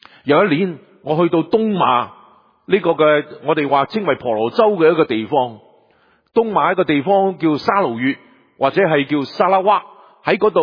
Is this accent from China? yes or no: yes; China; 我们特别我们中国人吃发菜